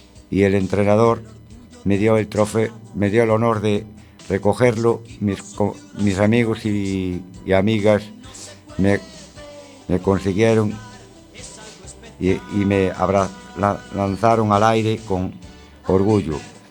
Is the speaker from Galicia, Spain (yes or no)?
yes; A Coruña, Galicia, Spain; lo tuve que dejar y volver a mi tierra natal, a Coruña.